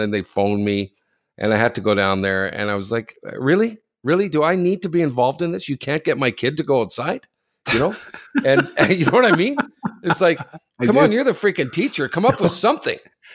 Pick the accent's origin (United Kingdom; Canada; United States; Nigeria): Canada; Ottawa, Ontario; No, I'm from Ottawa, so I see a lot of people tweeting me about this shit